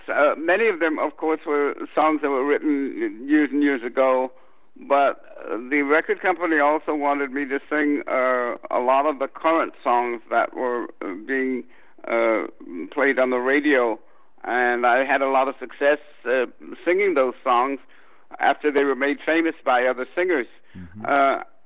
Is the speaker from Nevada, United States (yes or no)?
no; San Francisco, California, United States; also born or lived in Texas; Well, you know, I was raised in San Francisco. I was born in Texas. My dad took the family to San Francisco when I was about 4 or 5 years old.